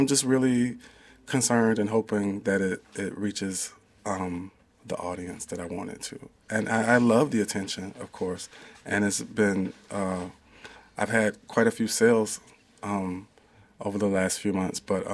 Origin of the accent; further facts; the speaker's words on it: South Carolina, United States; I'm doing a series of collages based on memories of this housing project I grew up in South Carolina.